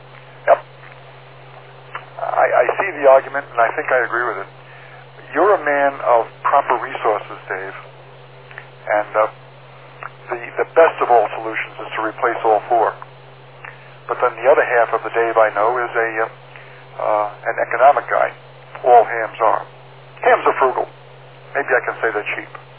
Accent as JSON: {"language": "English", "town": "Farmingdale", "country": "United States", "tie": "born or raised there", "said": "And I used to live in Farmingdale, John. That was my hometown, way back in the dark ages."}